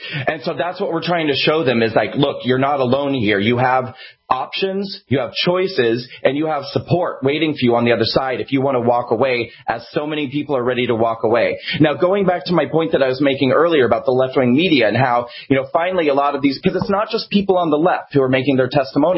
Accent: United States; I'm a concerned patriot. I'm an American.

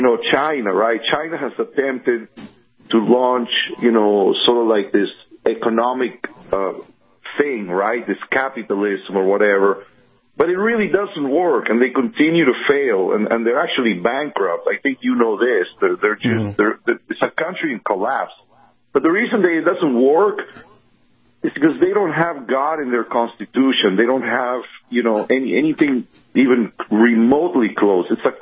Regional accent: Venezuela; moved away as an adult; now in United States; when we grew up in Venezuela, we had a really good idea of what America was.

